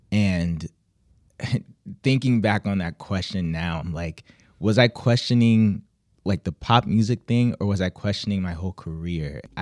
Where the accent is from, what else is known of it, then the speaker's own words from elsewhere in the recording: Nigeria; you see I'm Nigerian, you hear the kind of music that I'm putting out there